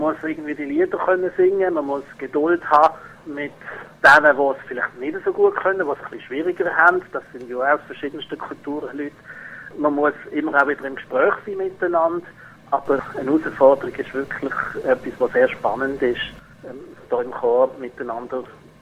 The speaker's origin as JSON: {"language": "German", "country": "Switzerland", "said": "sondern auch wir als Schweizer und Schweizerinnen können uns da in eine multikulturelle Gesellschaft probieren zu integrieren."}